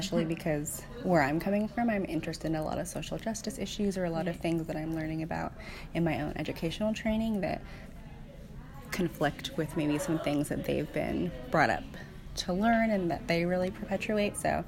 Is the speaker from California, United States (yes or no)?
yes; San Diego, California, United States; So my family's from Guam. I grew up in San Diego, California, so my nationality technically, United States citizen, but I definitely identify more culturally with my Chamorro background.